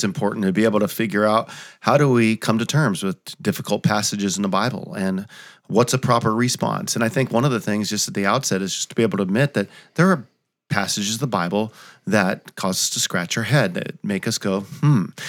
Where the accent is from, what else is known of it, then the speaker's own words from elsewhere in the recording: California, United States; Well, it's always fun for me to go back home. I grew up in California and, I'm back here on the East Coast again. But California is often where my heart is.